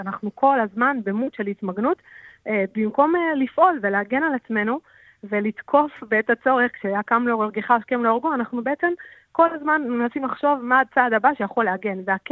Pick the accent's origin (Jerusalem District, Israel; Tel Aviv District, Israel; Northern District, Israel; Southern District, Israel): Southern District, Israel; Ma'agalim; כל החיים בדרום, אני מיושב מעגלים במקור, ובעצם גדלתי במקום הכי בטוח בעולם